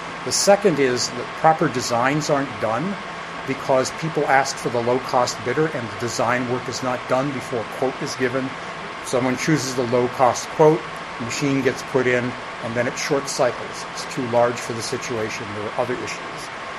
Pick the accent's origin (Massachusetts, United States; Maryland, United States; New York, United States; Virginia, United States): Massachusetts, United States; Stow; I'm from Stowe, Massachusetts.